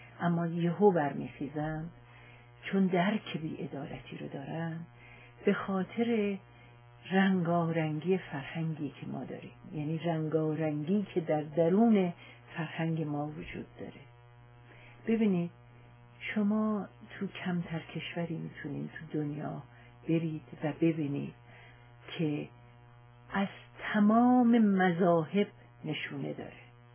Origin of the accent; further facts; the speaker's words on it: Iran; من خودم به عنوان یک ایرانی پس از اینکه سرزمین هایی رو دیدم